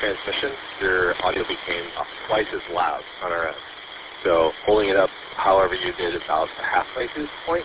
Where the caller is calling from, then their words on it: Whartonville, Michigan, United States; Whartonville, Michigan, using the Meadville repeater, which is about 35 miles from my house